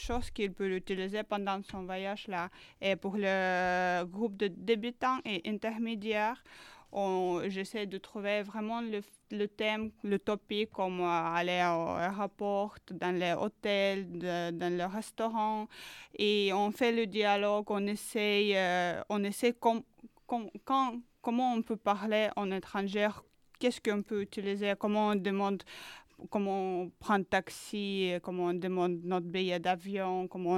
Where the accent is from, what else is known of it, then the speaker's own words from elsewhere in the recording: Ukraine; French is a second language; Oui, mais forcément parce que je suis ukrainienne. Je parle ukrainien, russe, anglais, chinois et un peu de français.